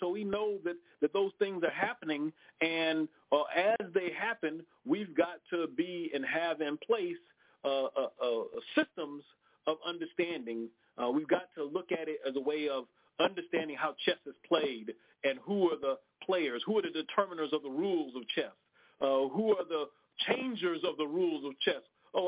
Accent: Los Angeles, California, United States; I mean, I said I grew up in South Central Los Angeles. The folks who I know who I grew up with, I went to L.A. High School. I wasn't in the suburbs somewhere.

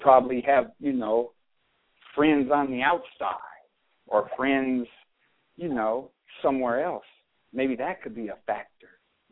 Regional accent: Seattle, Washington, United States; well, I was born and raised in Seattle. Don't have no formal education.

